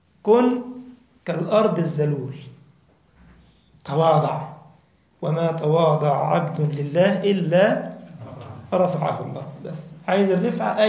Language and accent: Arabic; Egypt; عندنا في مصر يعني، مش عارف عندكم انتوا في البلاد المغرب والشام